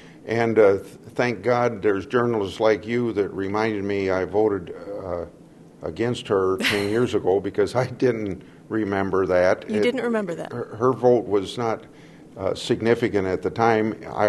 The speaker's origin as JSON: {"language": "English", "region": "Midwest", "country": "United States", "said": "as a United States senator, the fact that I'm from the Midwest, the fact that I'm a family farmer, it does have some impact on your decision-making."}